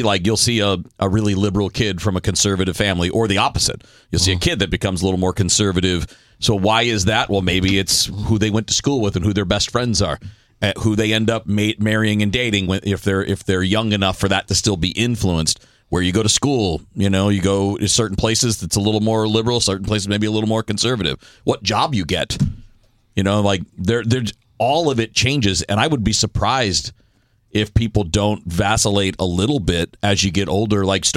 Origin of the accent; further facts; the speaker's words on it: Detroit, Michigan, United States; I grew up in Detroit. All automakers. Right. Everybody's a union guy.